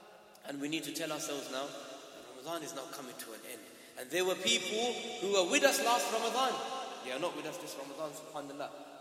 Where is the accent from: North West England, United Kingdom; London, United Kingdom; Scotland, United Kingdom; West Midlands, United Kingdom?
London, United Kingdom; Newham; I was born and bred in Newham, Forest Gate, Manor Park.